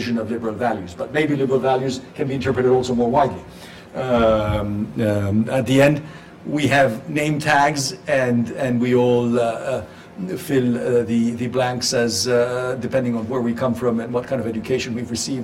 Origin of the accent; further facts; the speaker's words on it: Spain; I come from Spain. In my constitution, 1978 constitution, we say that Spain is a rule of law